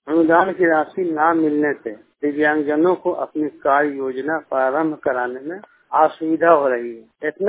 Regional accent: Lohardaga, Jharkhand, India; कुरैशी मोहल्ला जिला लोहरदगा का रहने वाला हूँ।

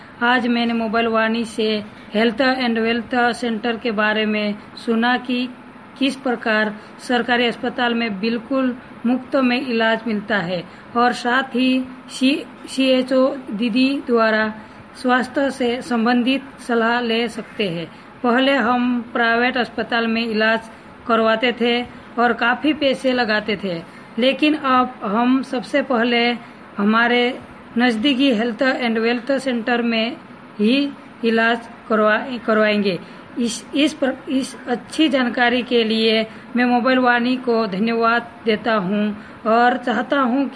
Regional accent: Bedra, Madhya Pradesh, India; मैं पाटी तहसील के ग्राम पंचायत बेड़दा का निवासी हूँ।

